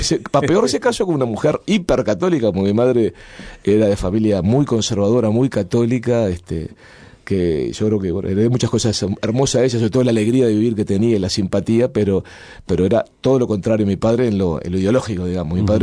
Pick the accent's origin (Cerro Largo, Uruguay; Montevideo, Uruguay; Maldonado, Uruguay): Montevideo, Uruguay; donde yo pasé la mayor parte de mi niñez, porque en realidad nací en La Mondiola, pero después de muy niño nos mudamos ahí a Punta Brava, a Punta Carretas, Punta Brava